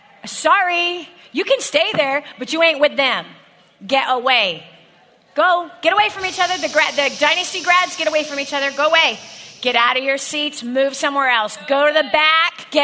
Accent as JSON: {"language": "English", "region": "California", "country": "United States", "said": "bah, I'm from California."}